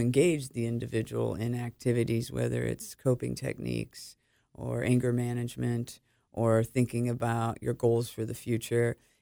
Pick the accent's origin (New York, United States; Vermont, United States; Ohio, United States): Ohio, United States; Amelia; Sure. So I grew up in Amelia, Ohio.